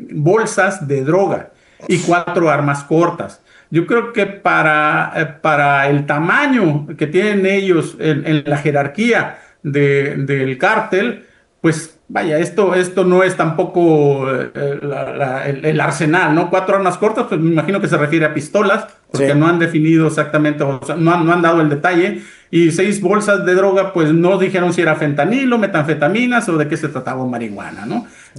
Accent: Escuinapa, Sinaloa, Mexico; born there; en el sur de Sinaloa, en Escuinapa, que es donde yo nací.

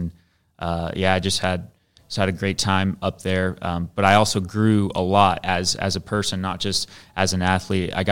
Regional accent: Cody, Nebraska, United States; also born or lived in Shelton; So I grew up in the Sand Hills of Nebraska in a little tiny town called Cody, Nebraska. It's clear up by Valentine, about 6 miles from the South Dakota border.

